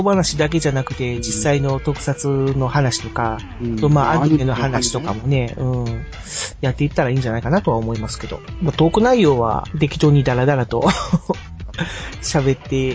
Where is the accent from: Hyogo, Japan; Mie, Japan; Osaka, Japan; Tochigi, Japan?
Hyogo, Japan; Kobe; このパーソナリティ二人は神戸出身なので、